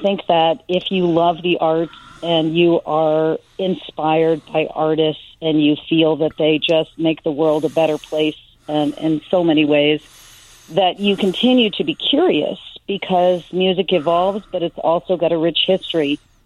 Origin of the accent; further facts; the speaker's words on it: Champaign, Illinois, United States; I grew up in Champaign, Urbana, and my father was a physician. My mother was a retired nurse.